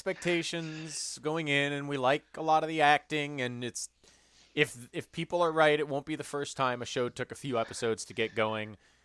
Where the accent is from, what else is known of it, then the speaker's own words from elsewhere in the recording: Oakland, California, United States; And it takes place in my hometown, Oakland, California, at Laney College.